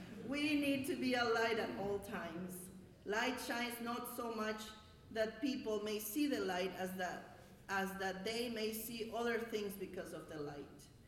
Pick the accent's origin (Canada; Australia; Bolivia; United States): Bolivia; I used to be black and white when I came from Bolivia. I wasn't Lutheran in Bolivia, so I came from a church that was very black and white.